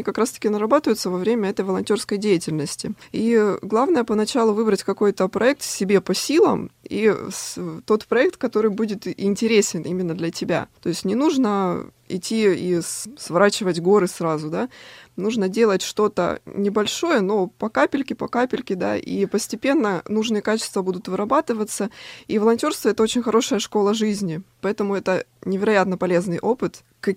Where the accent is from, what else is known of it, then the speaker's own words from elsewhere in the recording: Rostov-on-Don, Rostov Oblast, Russia; На самом деле, в моем родном городе, в Ростове-на-Дону, тоже есть группа энтузиастов